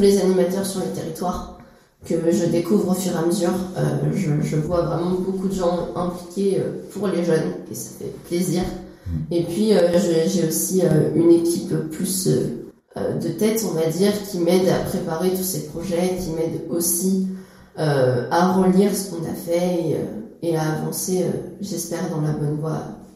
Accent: Troyes, Grand Est, France; j'ai 22 ans et je suis étudiante en histoire à Paris. Et je suis originaire d'ici, du diocèse de Troyes, et mes attaches sont ici, donc j'ai pas voulu partir.

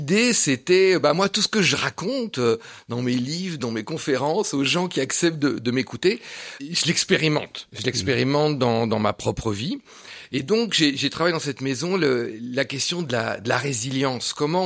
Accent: Privas, Auvergne-Rhône-Alpes, France; Simplement, moi, j'ai grandi en Ardèche, à Privas plus précisément.

